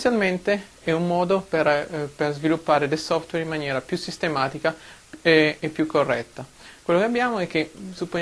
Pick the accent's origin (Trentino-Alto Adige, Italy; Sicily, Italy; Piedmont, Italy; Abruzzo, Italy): Abruzzo, Italy; moved away as an adult; also born or lived in Calabria; now in Redmond, United States; Sono nato in Calabria, poi siamo trasferiti in Abruzzo a pescare la mia famiglia, quindi ho fatto il liceo